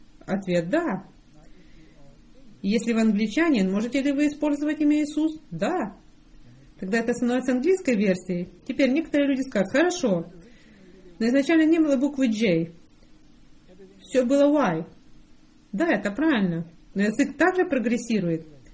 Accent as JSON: {"language": "Russian", "country": "Germany", "second_language": "Russian", "said": "потому что я немец."}